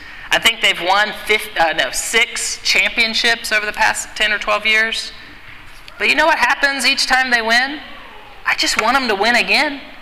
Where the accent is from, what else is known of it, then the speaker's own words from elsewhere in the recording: Alabama, United States; So I grew up in Alabama